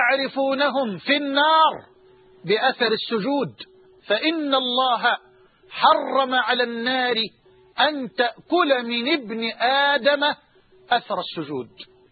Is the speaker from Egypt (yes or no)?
yes; Egypt; وأسأل الله جل وعلا أن يجعل بلدنا مصر أمنا أمانا